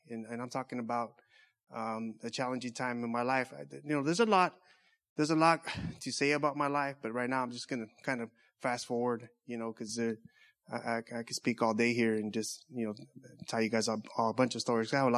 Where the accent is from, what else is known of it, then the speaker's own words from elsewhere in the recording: Orange Cove, California, United States; I'm from Orange Cove, and you know, God has been in my life, you know, early on. My brother and I, we used to go to, you know, we started out Catholic church, and I was an altar boy